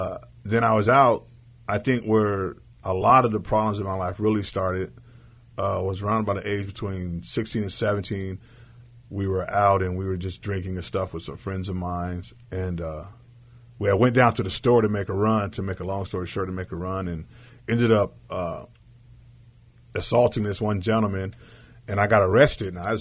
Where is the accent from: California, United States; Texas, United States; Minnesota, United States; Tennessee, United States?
California, United States; Seaside; I'm originally from Seaside, California. I was born and raised in Seaside. It's a little town that's nestled right between Carmel and Salinas, Monterey and Salinas, excuse me. It was an army town for a long time.